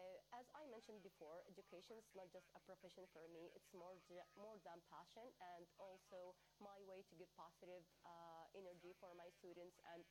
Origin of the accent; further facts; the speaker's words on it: United Arab Emirates; English is a second language; now in Gaza, Palestine; I'm a proud Palestinian from Gaza. I was born in United Arab Emirates and I lived there for 18 years.